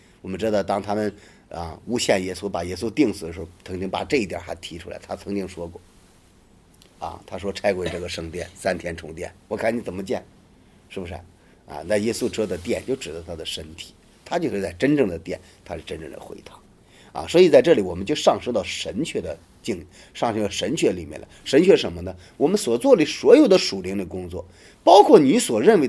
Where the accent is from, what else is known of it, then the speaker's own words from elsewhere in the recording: northern China, China; 我发现我们中国人特别像犹太人，特别像犹太人。